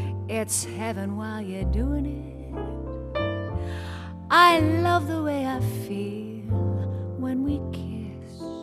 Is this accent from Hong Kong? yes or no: no; Newcastle, New South Wales, Australia; North of Sydney, yes.